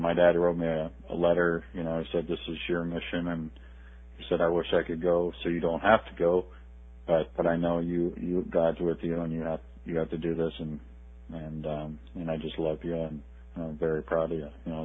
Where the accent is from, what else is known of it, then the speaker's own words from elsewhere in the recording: Arizona, United States; Well, I grew up in Arizona. Normal childhood. Came from a family of veterans.